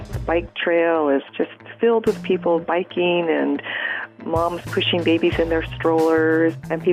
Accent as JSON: {"language": "English", "town": "Dillingham", "region": "Alaska", "country": "United States", "said": "I'm from Dillingham, Alaska."}